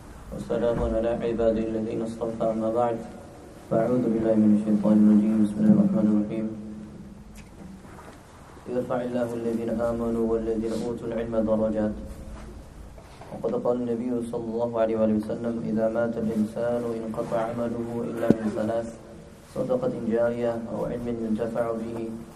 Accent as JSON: {"language": "English", "region": "New York", "country": "United States", "tie": "born or raised there", "said": "Myself being born and raised in New York, we've only seen Islam grow."}